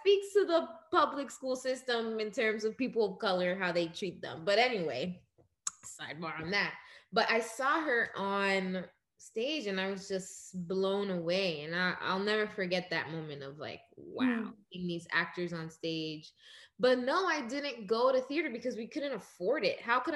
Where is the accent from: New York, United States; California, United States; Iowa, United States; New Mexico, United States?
New York, United States; New York City; Born in Crown Heights, but I grew up in Ozone Park mainly. So that's kind of close to the airport, close to JFK out there.